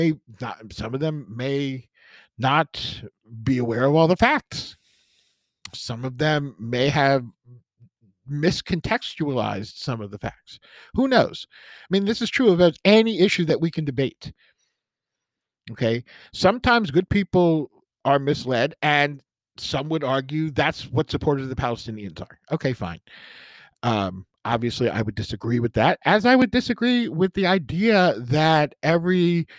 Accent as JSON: {"language": "English", "town": "New York City", "region": "New York", "country": "United States", "tie": "born or raised there", "said": "I grew up in New York City. And that happened to me on more than one occasion."}